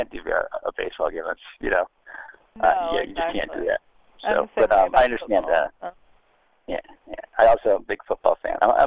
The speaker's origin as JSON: {"language": "English", "region": "Connecticut", "country": "United States", "tie": "born or raised there", "said": "It was Connecticut. I wanted a darker, colder, more that Russell Banks affliction territory, so we went to northern New Hampshire. But it's based on my hometown in Connecticut."}